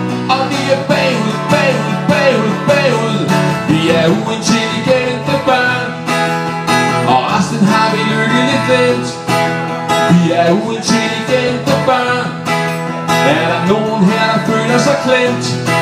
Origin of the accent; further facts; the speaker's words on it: Roskilde, Zealand, Denmark; jeg er jo født og opvokset i Roskilde. Jeg kommer her ikke så tit længere.